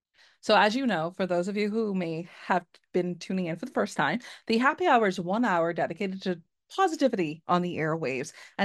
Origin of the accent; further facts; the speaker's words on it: Long Island, New York, United States; Of course, y'all know I'm from Long Island.